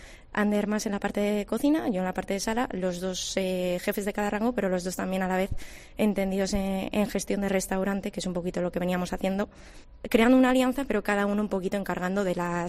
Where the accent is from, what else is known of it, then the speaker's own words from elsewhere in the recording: Madrid, Community of Madrid, Spain; now in San Sebastián, Spain; No, vine, o sea, soy de Madrid, uh-huh. Vine aquí hace 4 años